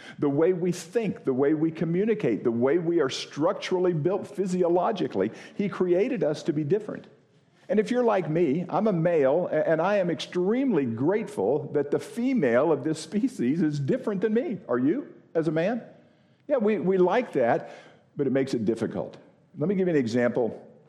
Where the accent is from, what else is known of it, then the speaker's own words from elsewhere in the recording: Florida, United States; I grew up in Florida. Spent inordinate amount of time on the water, fishing, and skiing, swimming, whatever. I grew up living pretty much on the water.